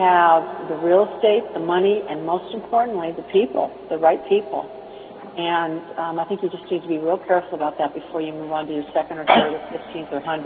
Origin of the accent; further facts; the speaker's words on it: California, United States; now in Chicago, United States; Number one, keep in mind that I'm from California, and I had a career out there for 8 years as a psychologist. And this whole thing coming to Chicago was a fun adventure.